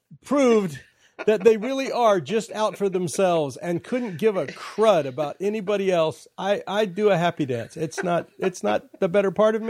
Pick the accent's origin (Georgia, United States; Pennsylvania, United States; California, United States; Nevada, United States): California, United States; Watts; the African-Americans I know growing up in Watts don't have the same opportunity.